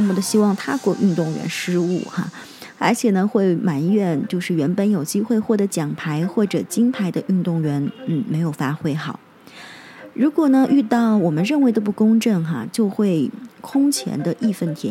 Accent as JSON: {"language": "Chinese", "country": "China", "said": "作为一个中国人，我真的是很坚定地支持我的国家"}